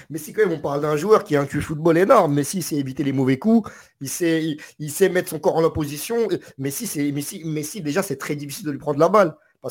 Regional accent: Morocco; je suis marocain

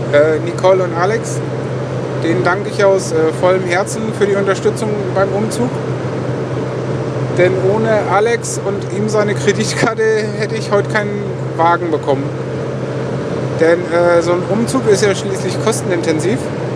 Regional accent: Lower Saxony, Germany; bin ich Ostfriese, also ein Nordlicht.

